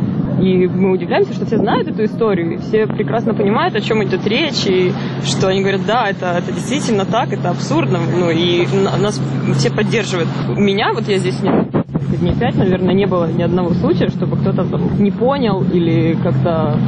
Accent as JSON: {"language": "Russian", "region": "Kyiv", "country": "Ukraine", "said": "Нет, я киевлянка"}